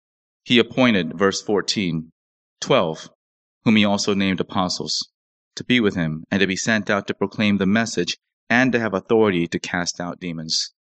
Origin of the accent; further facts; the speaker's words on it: South Korea; You think we came all the way from Korea so that you can be a pastor? No. So that you can be educated, rich, and successful." Thousands of years of trauma in my home country of Korea.